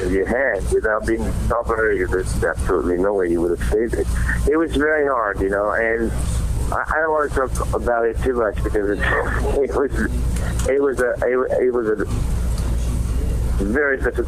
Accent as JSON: {"language": "English", "country": "France", "tie": "born or raised there", "said": "Well, I grew up in France, and we were listening to a lot of radio."}